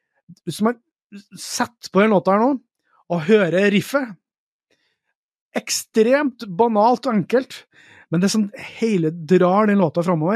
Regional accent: Trøndelag, Norway; fra Skage i Namdalen. Altså, rett bort til høyre fra der jeg vokste opp.

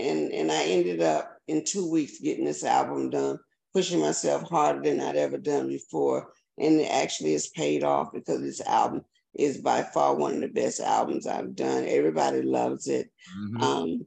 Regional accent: Missouri, United States; I hear the hoopla, but I'm the girl from the Show Me State.

